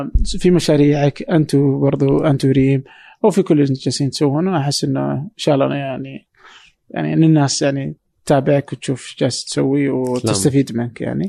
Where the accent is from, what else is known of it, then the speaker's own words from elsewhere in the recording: Saudi Arabia; لأن أحس أنه علاقة مثلا على الأقل عندنا في السعودية أو في الخليج يمكن علاقة الناس بالشارع بالمجتمع قليلة جدا